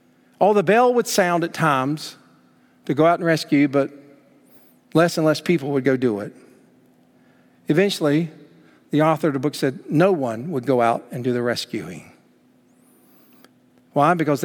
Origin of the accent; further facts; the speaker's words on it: Greensboro, North Carolina, United States; When I grew up in Greensboro, my church was one of the most strongest churches in that city.